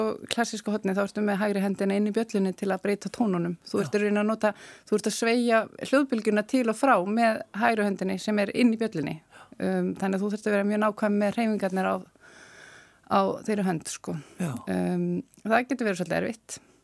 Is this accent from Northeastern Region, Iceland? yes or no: yes; Svarfaðardalur, Northeastern Region, Iceland; also born or lived in Dalvík; Ég ólst upp í Sáraðardal